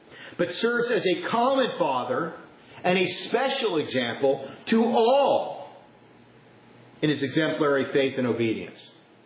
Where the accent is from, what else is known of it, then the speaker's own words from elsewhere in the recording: California, United States; I was raised in California.